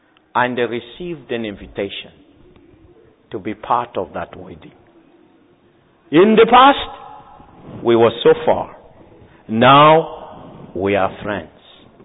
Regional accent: Madagascar; English is a second language; You see, as I told you, I am from Madagascar.

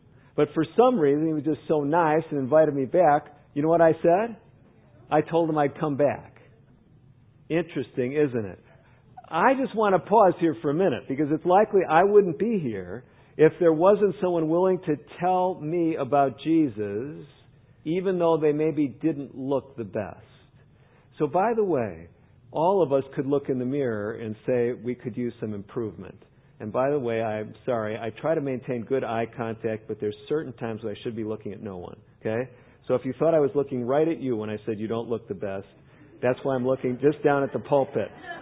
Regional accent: Chicago, Illinois, United States; also born or lived in Northbrook; When I grew up in Chicago, I was born in the city, lived in the city proper. When I was about 8 or 10, we moved out to the suburbs. We moved out to a suburb, a place called Northbrook.

